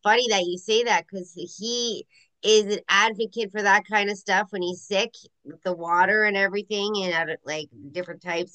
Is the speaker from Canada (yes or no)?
yes; Canada; but we're Canadian, right?